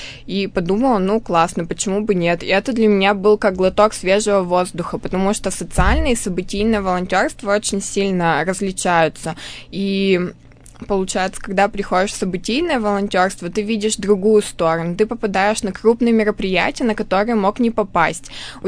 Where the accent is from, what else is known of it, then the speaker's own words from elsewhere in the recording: Perm Krai, Russia; Я уехала к себе в родной поселок. Я сама из Пермского края. Это поселок относительно небольшой